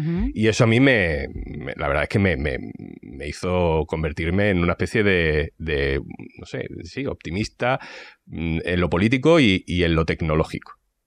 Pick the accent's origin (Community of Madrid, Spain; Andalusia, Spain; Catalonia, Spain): Andalusia, Spain; Seville; Yo soy de Sevilla